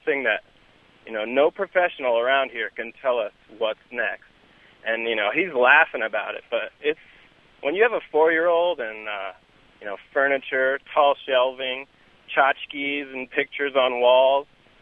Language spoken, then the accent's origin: English; East Coast, United States; Yeah, I grew up on the East Coast